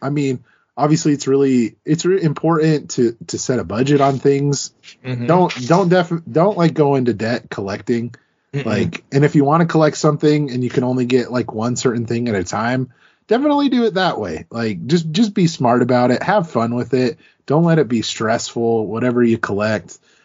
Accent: Utah, United States; so I'm from Utah. There's a lot of mountains here in Utah.

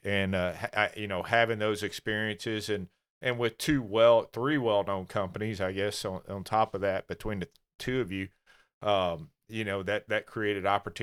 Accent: Hopkinsville, Kentucky, United States; I grew up in Hoptown some, so it was Hopkinsville Milling Company, Sunflower and all that stuff

